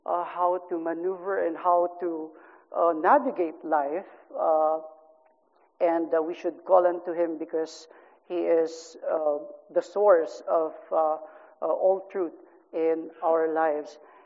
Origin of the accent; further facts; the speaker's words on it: Philippines; Most of you probably have known that we came from the Philippines, and a bit background of where I serve is from the urban poor area of Metro Manila.